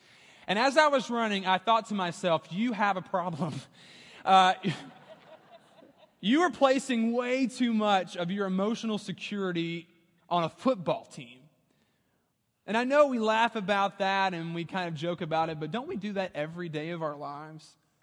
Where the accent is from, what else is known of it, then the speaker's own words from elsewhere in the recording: Louisiana, United States; I thought I would relay to you some of my experience growing up in Louisiana.